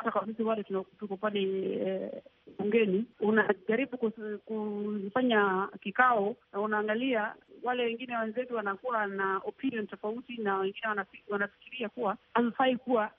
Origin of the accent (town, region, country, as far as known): Kenya